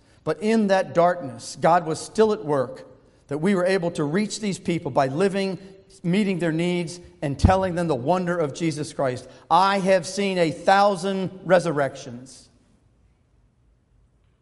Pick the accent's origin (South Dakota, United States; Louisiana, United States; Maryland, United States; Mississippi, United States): Maryland, United States; Baltimore; You know anything about Baltimore? Easy. It's my hometown.